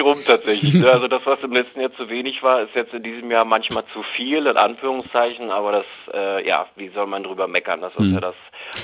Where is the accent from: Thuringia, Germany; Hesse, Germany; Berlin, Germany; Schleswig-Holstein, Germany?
Berlin, Germany; Ich bin ja waschechter Berliner und ist es nicht, würde es ausgesprochen heißen.